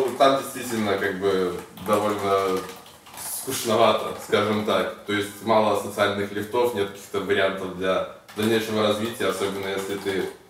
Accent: Minsk, Belarus; moved away; С Минска.

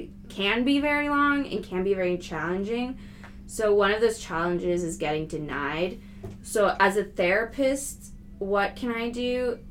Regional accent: California, United States; So I'm from California and I'm planning on going back to practice as soon as I graduate.

